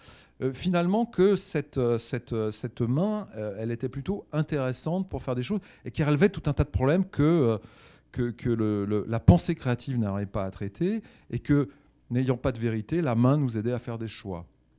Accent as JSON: {"language": "French", "country": "France", "said": "Comme je suis un Français avec la raison critique et mon éducation"}